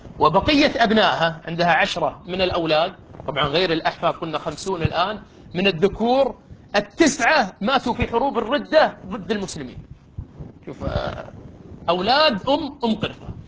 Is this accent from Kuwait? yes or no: yes; Kuwait; مو يقولون عندنا بالكويت زوارة